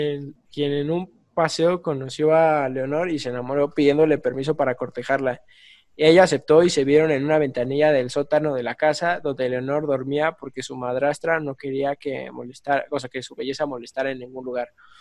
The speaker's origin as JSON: {"language": "Spanish", "region": "Michoacán", "country": "Mexico", "said": "ahora vamos con una de mi tierra michoacana"}